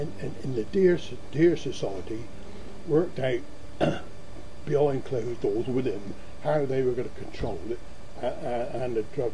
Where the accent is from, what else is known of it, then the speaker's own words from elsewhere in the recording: Southampton, South East England, United Kingdom; born there; I was born in Southampton. You know, I lived in towns most of it.